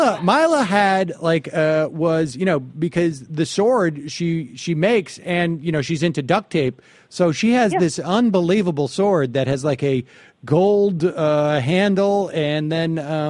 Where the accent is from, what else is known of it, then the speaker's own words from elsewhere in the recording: Worcester, Massachusetts, United States; I grew up in Worcester, Massachusetts. The high school you went to was the one down the street.